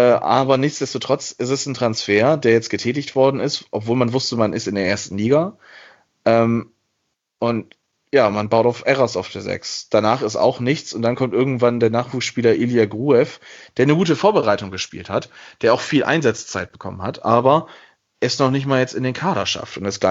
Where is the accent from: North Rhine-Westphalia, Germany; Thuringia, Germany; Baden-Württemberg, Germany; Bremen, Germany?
Bremen, Germany; als Bremer